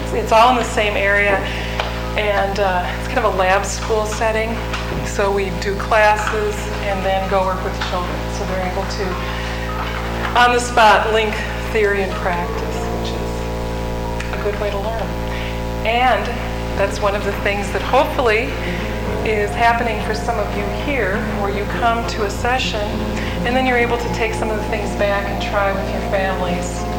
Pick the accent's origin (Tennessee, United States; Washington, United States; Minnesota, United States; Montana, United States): Minnesota, United States; Mankato; I'm from Mankato, Minnesota.